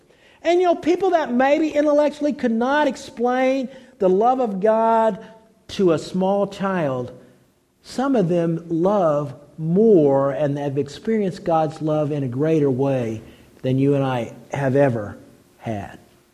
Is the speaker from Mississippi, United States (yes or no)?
no; Oklahoma, United States; he always made fun of me because I'm from Oklahoma, and I don't like thunderstorms.